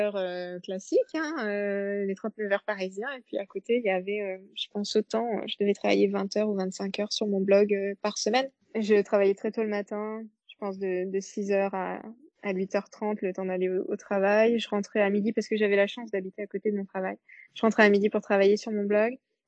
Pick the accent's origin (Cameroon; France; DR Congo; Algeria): France; Saint-Félix, Nouvelle-Aquitaine; Alors, je viens de Charente, Saint-Félix. C'est une petite ville à côté d'Angoulême.